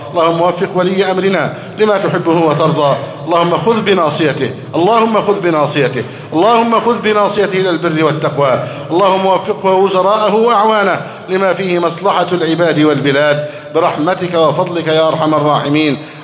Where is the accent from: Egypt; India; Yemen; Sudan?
Egypt; اللهم احفظ بلدنا مصر أمنا أمانا